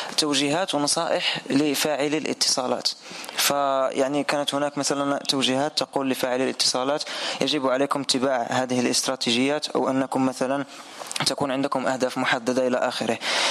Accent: Morocco; وأنا من المغرب.

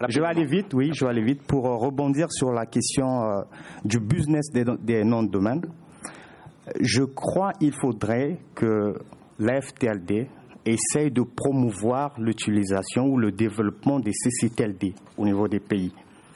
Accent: Republic of the Congo; Je viens du Congo Brazzaville

